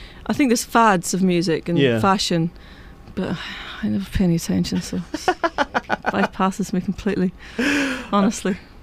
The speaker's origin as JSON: {"language": "English", "region": "Scotland", "country": "United Kingdom", "tie": "born or raised there", "lives_now": "England", "said": "I was brought up in Shetland with a lot of folk music."}